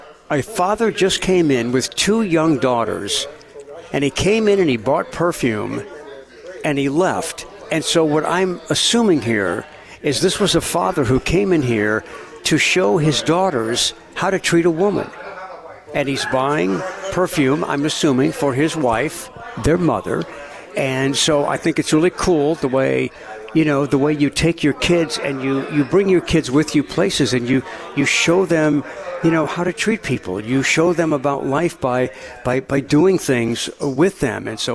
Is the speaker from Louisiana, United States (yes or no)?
yes; Metairie, Louisiana, United States; also born or lived in New Orleans; I mean, I was born in New Orleans at Turo, but my family moved out to Metairie very early on because houses were less expensive. So I did grow up in Metairie